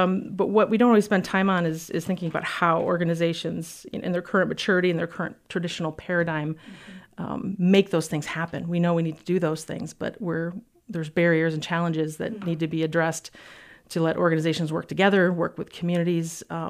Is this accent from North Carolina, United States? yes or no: no; Grand Rapids, Michigan, United States; I am born and raised in Grand Rapids, yes.